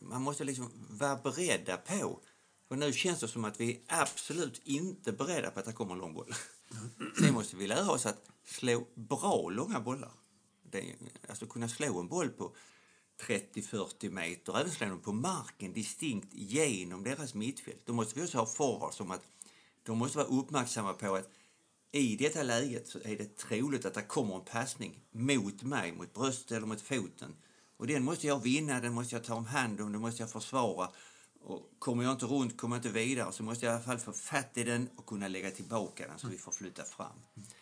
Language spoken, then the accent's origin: Swedish; Skåne, Sweden; accent: Scanian; Jag ska försöka att göra min skånska lite mer förståelig.